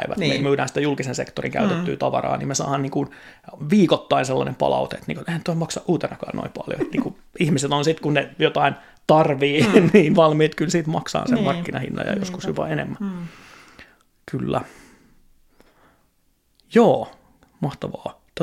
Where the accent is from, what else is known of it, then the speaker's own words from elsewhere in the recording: Ostrobothnia, Finland; mä oon Pohjanmaalta, mä oon Landelta